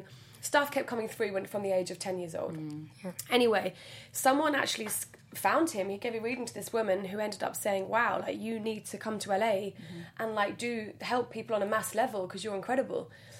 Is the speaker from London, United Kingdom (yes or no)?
yes; London, United Kingdom; Like, I'm from London and I'm sat in a car with a psychic